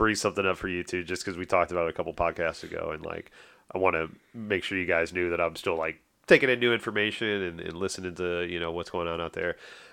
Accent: the South, United States; Just because I grew up in the South and I'm white doesn't mean I like mayo, right?

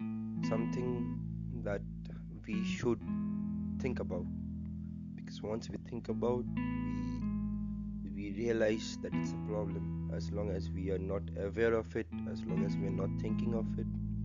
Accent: India; I live in India. I am an Indian. My conditioning is that I'm a Hindu.

